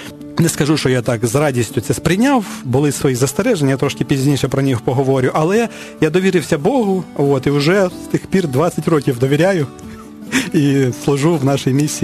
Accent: Zhytomyr Oblast, Ukraine; now in Kyiv, Ukraine; я сам з Житомирської області, і коли я закінчив школу, це було 92-й рік, я вирішив поїхати до Києва

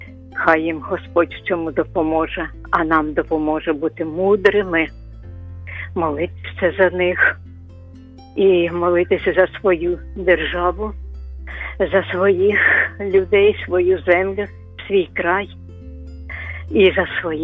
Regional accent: Russia; Ukrainian is a second language; бо я росіянка, і взагалі мій весь рід з Росії, глибокої такої глибинки.

